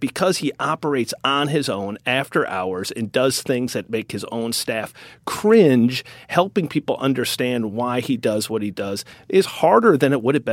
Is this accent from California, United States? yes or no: no; Wisconsin, United States; accent: Wisconsin; I say it with my Wisconsin accent is axios.com.